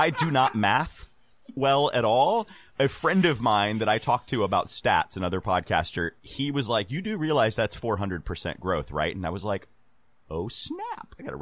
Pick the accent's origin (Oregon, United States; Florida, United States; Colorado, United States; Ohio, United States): Florida, United States; Orlando; I live in Northern California. I'm originally from Orlando. Grew up at Walt Disney World.